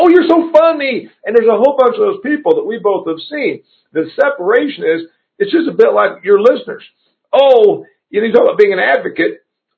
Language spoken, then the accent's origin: English; Indiana, United States; I'm going back to my home state of Indiana.